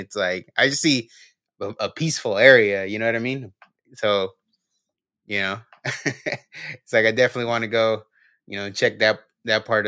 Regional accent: San Jose, California, United States; growing up in San Jose, by the time it came to, you know, where I had an opportunity to get a house, like I couldn't get one in San Jose. I lived there my whole life

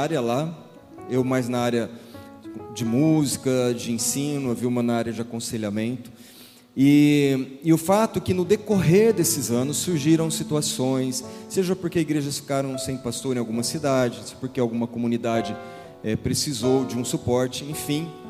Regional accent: Araçatuba, São Paulo, Brazil; nós nascemos em Araçatuba, eu e a Vilma, e então nossa família toda de lá, e a gente cresceu ali

